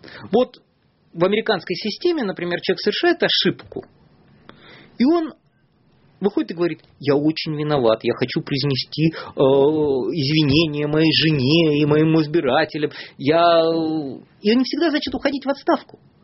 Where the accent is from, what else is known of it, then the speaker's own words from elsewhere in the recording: Saint Petersburg, Russia; Я петербуржец.